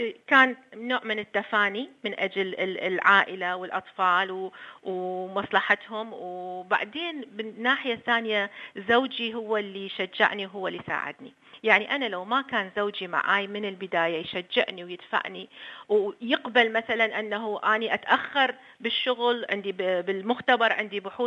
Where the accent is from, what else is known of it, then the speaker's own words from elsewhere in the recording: Iraq; moved away as an adult; now in Australia; أنا من العراق كنت دائما بالجامعة، كنت الأولى، خرجت الأولى على دورتي بجامعة الموصل، تعينت معيدة بالجامعة، درست في معهد المعلمات في دهوك وفي مدارس إعدادية، ودرست بالجامعة